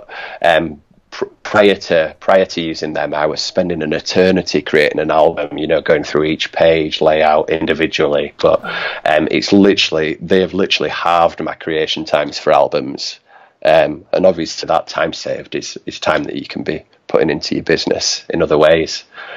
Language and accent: English; Yorkshire and the Humber, United Kingdom; accent: Yorkshire; it's my thick Yorkshire accent coming through again.